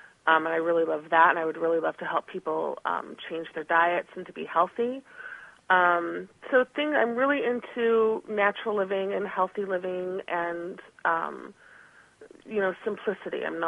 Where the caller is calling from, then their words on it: Texas, United States; I'm calling from Texas.